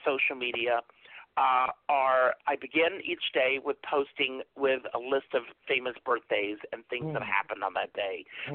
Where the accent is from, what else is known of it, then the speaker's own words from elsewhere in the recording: Conway, South Carolina, United States; who would have thought that this little kid growing up in Conway, South Carolina, watching Cinderella once a year on television, would be friends with her?